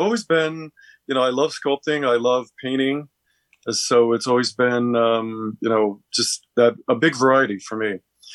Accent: Hammond, United States; I was born and raised in Hammond. And I went through the Hammond school system

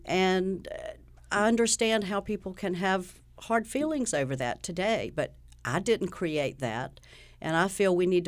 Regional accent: Ahoskie, North Carolina, United States; I grew up in rural North Carolina, Ahoskie. A very small town.

